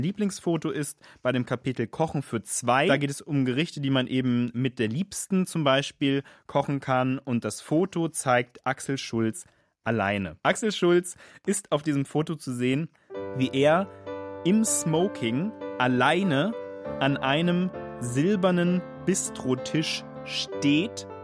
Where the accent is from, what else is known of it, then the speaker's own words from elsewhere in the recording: Frankfurt, Brandenburg, Germany; ich komme ja aus Frankfurt-Oder